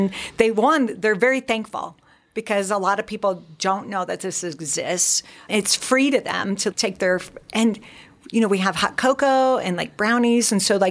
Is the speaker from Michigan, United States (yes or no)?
yes; Michigan, United States; I grew up in Michigan, and I would skate